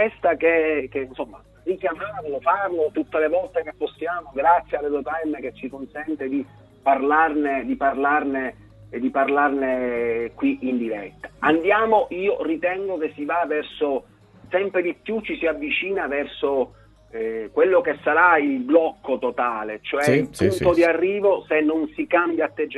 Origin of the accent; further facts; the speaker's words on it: Palermo, Sicily, Italy; Io sono palermitano e quindi posso dirlo.